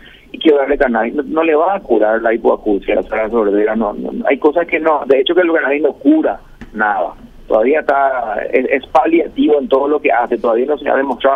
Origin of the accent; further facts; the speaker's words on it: Paraguay; mirarlo como paraguayo